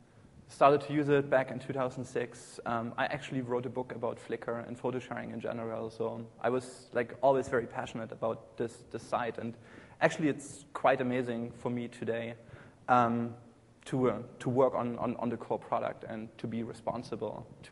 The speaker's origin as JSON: {"language": "English", "country": "Germany", "second_language": "English", "moved": "yes", "lives_now": "United States", "said": "I originally come from Germany. I guess you can hear this on my accent. It's hard to get rid of. It's not Alabama, no."}